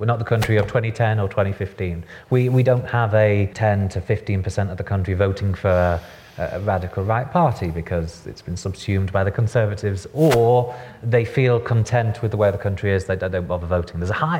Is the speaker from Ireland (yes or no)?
no; England, United Kingdom; Sorry, I'm from the North. I'm a snob about the South.